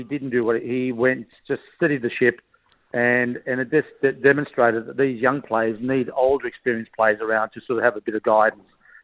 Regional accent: Queanbeyan, New South Wales, Australia; It's about growing up in Queanbeyan and not really being accepted by the establishment.

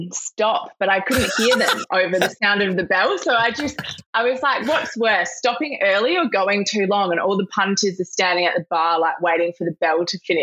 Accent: Perth, Western Australia, Australia; So I grew up in Perth. Grew up in Perth, went to school here.

